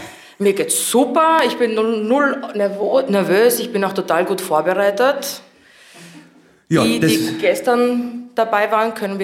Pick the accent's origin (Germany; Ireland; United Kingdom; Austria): Austria; Styria; accent: Styrian; Wir sind aus der Steiermark, aus Österreich. Wenn wir uns besonders wohlfühlen, sprechen wir Fraliwo in unserem typischen Dialekt.